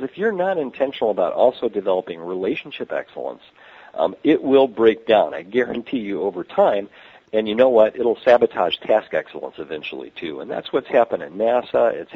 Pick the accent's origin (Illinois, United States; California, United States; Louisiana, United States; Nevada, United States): Illinois, United States; Chicago; now in Greenwich, United States; Well, I'm from Chicago, even though I live in Greenwich, Connecticut. You know, outside, just north of New York City, but I'm originally from Chicago, and I am a Bulls fan.